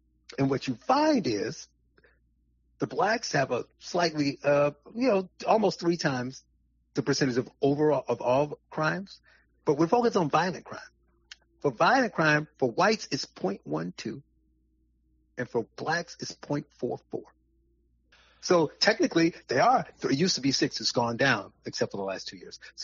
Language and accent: English; Gary, Indiana, United States; I grew up in Gary and I was poor.